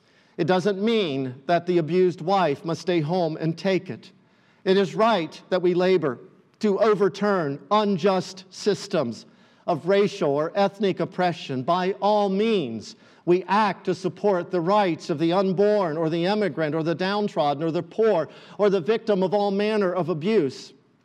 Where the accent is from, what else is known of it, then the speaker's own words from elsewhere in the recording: United States; I am an American. I'm white. I'm male. I live in suburban Oviedo.